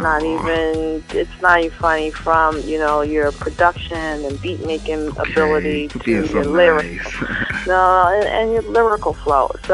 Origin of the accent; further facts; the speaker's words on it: Philadelphia, Pennsylvania, United States; I mean, I grew up in Philly, so, you know, I've got that whole Philly town.